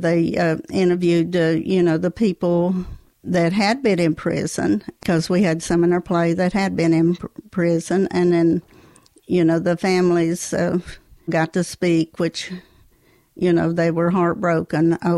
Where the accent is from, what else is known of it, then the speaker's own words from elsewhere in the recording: Lebanon, Virginia, United States; from Southwest Virginia, Lebanon, Virginia.